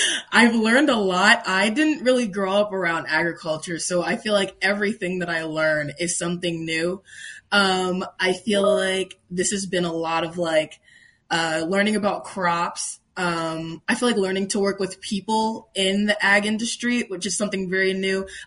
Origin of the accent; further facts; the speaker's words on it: New Haven, Connecticut, United States; now in Kentucky, United States; Yeah, I'm from New Haven, Connecticut. I grew up there, you know, went to high school there, and then for college, I am currently in the University of Kentucky.